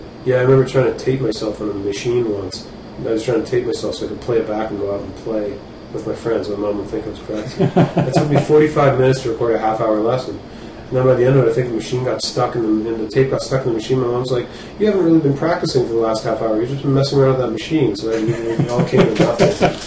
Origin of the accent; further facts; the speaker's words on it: Ottawa, Ontario, Canada